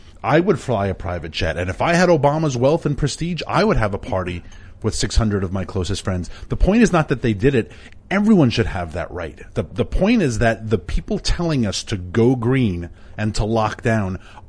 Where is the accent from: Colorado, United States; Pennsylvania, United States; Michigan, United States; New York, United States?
New York, United States; Saying that because I'm from New York.